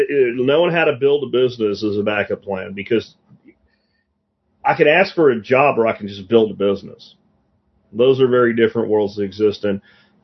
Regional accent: Jacksonville, Florida, United States; also born or lived in Pennsylvania; I grew up in Jacksonville, Florida. Then we moved to Pennsylvania. My whole family's coal miners.

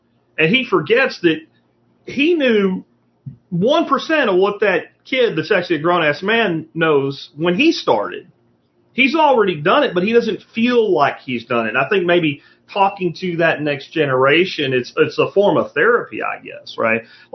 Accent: Jacksonville, Florida, United States; also born or lived in Pennsylvania; I grew up in Jacksonville, Florida, and central Pennsylvania, like the first half of my childhood in the South and like the teenage years and high school years in the North.

